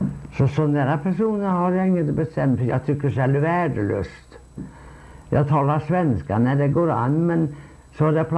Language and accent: Swedish; Gräsmark, Värmland, Sweden; jag är från Gräsmark, jag också, du vet det, kanske du har glömt bort, men jag är från Mangen i Gräsmark, sa jag.